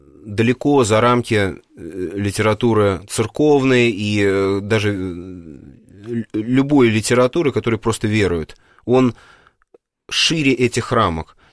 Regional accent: Moscow, Russia; Я сам москвич, вы москвич, все мы москвичи

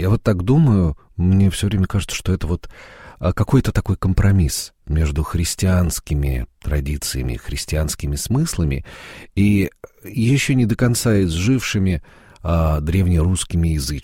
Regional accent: Moscow, Russia; мы из Москвы приехали

